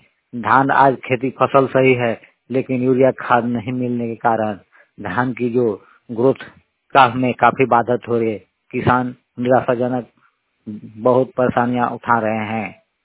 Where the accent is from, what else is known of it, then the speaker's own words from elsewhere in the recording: Tubra, Jharkhand, India; मैं झारखंड के पलामू डिस्ट्रिक्ट टूबरा गांव से हूँ।